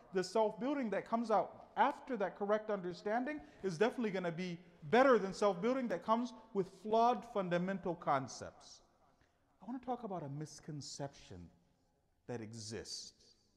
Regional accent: Dearborn, Michigan, United States; I'm from Dearborn, so there's a lot of mu'mineen, alhamdulillah, over there in Dearborn. For some individuals, they're not used to someone who's African-American being Muslim or being Shia.

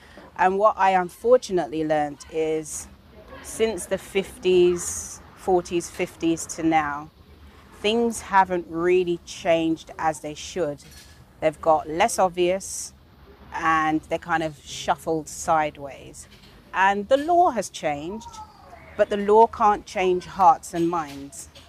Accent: England, United Kingdom; born there; And they say, yeah, but you were born in England. I said, yeah, Jesus was born in a stable. But that doesn't make him a horse.

